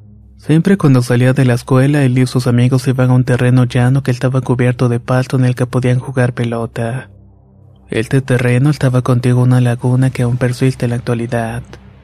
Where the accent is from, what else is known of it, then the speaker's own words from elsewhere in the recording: Mesón Nuevo, Michoacán, Mexico; Soy de Mesón Nuevo, municipio de Tarímbaro, Michoacán.